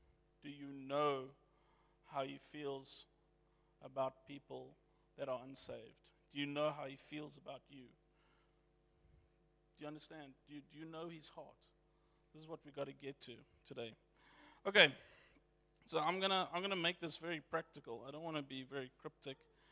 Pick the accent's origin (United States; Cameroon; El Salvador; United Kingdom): United Kingdom; England; Okay, I'm English, so I didn't understand that either.